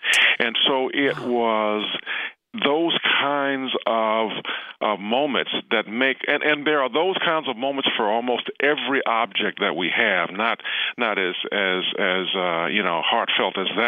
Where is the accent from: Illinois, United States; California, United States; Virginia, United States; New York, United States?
Virginia, United States; Williamsburg; also born or lived in Surry County; I was born in Surry County, Virginia, and when I was a year old, my family moved to Williamsburg, and so from the time I was 1 year old until I graduated high school, Williamsburg was my home, and still is.